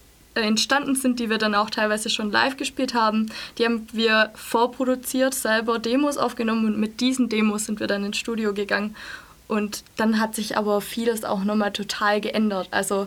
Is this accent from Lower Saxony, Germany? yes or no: no; Göppingen, Baden-Württemberg, Germany; now in Stuttgart, Germany; Aus dem schönen Göppingen. Aus dem schönen Göppingen, Kreis Göppingen. Und wir sind auch alle, wir wohnen auch alle im Umkreis oder haben im Umkreis gewohnt. Ich wohne jetzt in Stuttgart.